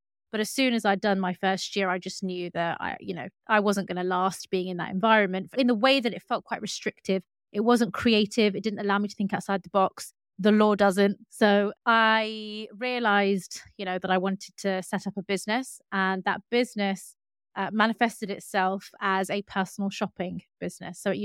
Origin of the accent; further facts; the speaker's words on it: London, United Kingdom; I grew up in East London. So obviously in the UK, in London, but it was the east of London.